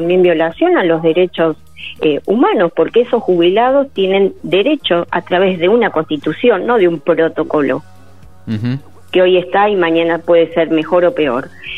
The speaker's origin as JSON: {"language": "Spanish", "country": "Argentina", "said": "de qué cosas como sociedad argentina que somos"}